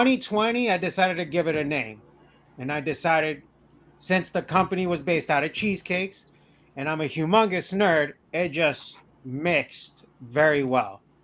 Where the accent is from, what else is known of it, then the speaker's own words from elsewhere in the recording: Newark, New Jersey, United States; now in Kearney, United States; Born and raised in Newark. Moved to Kearney, then just started my life here.